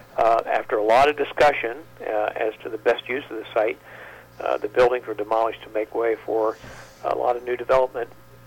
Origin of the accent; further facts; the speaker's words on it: Lucasville, Ohio, United States; I was born in Portsmouth at the old Portsmouth Hospital and grew up in Lucasville. We had a farm just north of Lucasville.